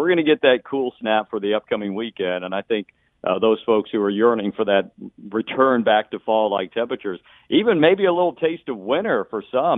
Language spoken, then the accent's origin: English; Atlanta, Georgia, United States; it really was close to the station I grew up listening to in Atlanta.